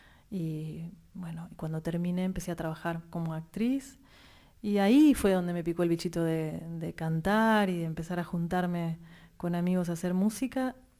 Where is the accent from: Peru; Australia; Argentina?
Argentina; Pergamino, Buenos Aires Province; also born or lived in Córdoba; now in Buenos Aires, Argentina; Yo nací en Córdoba, y me crié en Pergamino. Y vine a Buenos Aires ya cuando terminé la secundaria y hice un recoveco por allí, por la ciudad de Salto, a estudiar solo danza